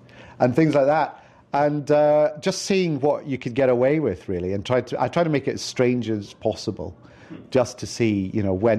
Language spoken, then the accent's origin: English; Glasgow, Scotland, United Kingdom; I grew up in Scotland, in Glasgow